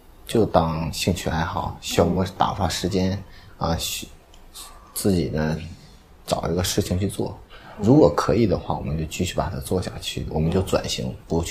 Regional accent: Northeast China, China; 我是来自东北的，出生在东北。

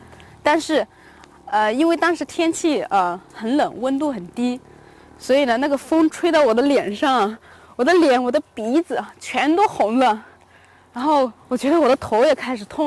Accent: Jiangxi, China; 这里的空气，包括这边的一个感觉，特别像我的老家江西省，因为这边其实也属于南方，到冬天的话也是属于湿冷。

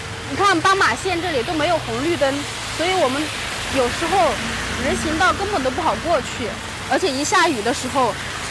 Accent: China; 旁边的话它一般会有很多人在打麻将，是我们中国人的一种消遣的方式。

